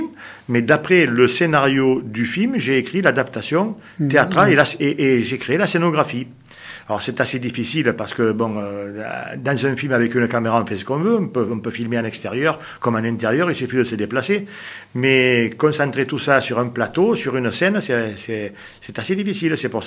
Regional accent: Marseille, Provence-Alpes-Côte d'Azur, France; born there; je suis né au milieu des années 50, en 1956 plus précisément, à un jet de pierre du Vieux-Port. Mais je suis originaire d'Armissan du côté de mon grand-père maternel

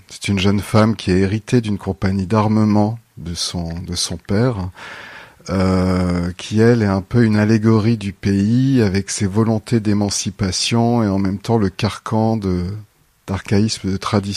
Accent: France; born there; also born or lived in Kuala Lumpur; Alors je suis né en France.

